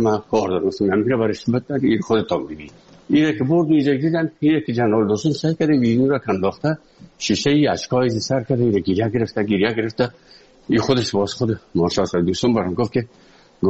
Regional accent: Afghanistan; moved away; also born or lived in Moscow; از افغانستان برامدیم آمدیم سه مسکو 4 سال مسکو

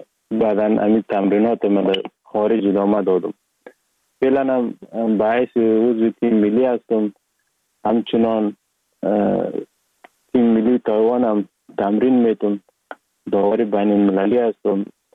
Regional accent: Sheberghan, Jowzjan, Afghanistan; also born or lived in Sar-e Pol; اصلا زاده ولایت سرپل هستم، در ولایت جوزجان کلان شدیم. تحصیلات ما، مکتب ما، همه چیز ما در ولایت جوزجان خواندیم. اصلا کورش هم در دوران طفولیت از این ولایت جوزجان شروع کردم. ولایت جوزجان شهر شبرغان

